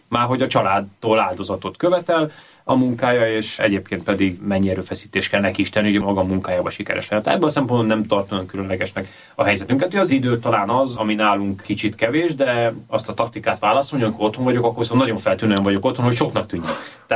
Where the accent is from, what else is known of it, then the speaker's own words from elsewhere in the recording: Győr, Győr-Moson-Sopron, Hungary; Feleségemet Győrben ismertem meg, mindketten győriek vagyunk